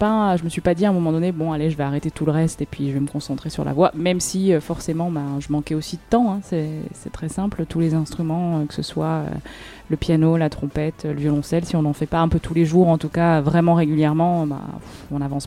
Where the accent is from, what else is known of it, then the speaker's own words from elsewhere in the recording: Briançon, Provence-Alpes-Côte d'Azur, France; moved away as an adult; now in Marseille, France; Mais après le bac, j'ai été forcée par mes choix d'études, on va dire, à quitter les Hautes-Alpes, à quitter Briançon.